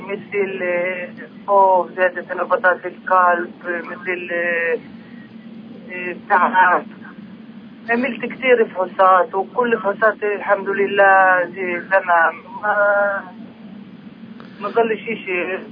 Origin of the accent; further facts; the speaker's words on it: Israel; أنا من الداخل الخط الأخضر.